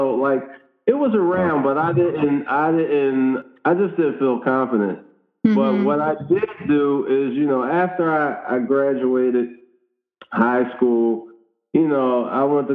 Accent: Philadelphia, Pennsylvania, United States; I grew up in Philadelphia.

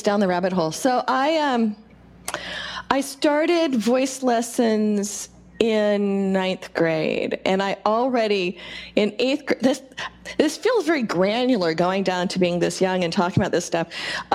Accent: California, United States; also born or lived in Orange County; I grew up in the Bay Area near Sunnyvale. And then I moved in high school down to Orange County in California

